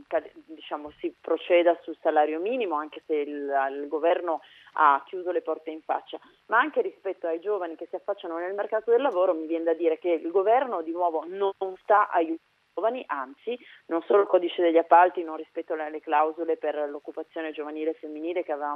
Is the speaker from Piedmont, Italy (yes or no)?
yes; Piedmont, Italy; nella mia terra, la provincia Granda